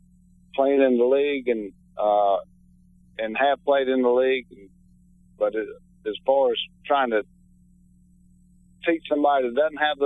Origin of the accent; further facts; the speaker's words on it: Georgia, United States; was able to retire playing in my home state of Georgia for 4 years with Atlanta